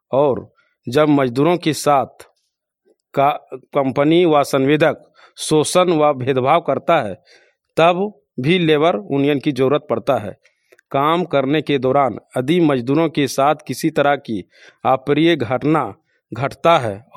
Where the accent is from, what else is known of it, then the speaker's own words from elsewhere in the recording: Chano, Jharkhand, India; ग्राम चानो, post ओचागढ़, थाना विशुनगढ़, जिला हजारीबाग, राज्य झारखंड का निवासी हूँ।